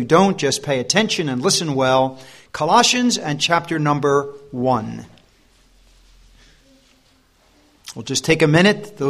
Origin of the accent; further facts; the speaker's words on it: United States; I come from that faraway country called the USA, and I live in the state of New Jersey.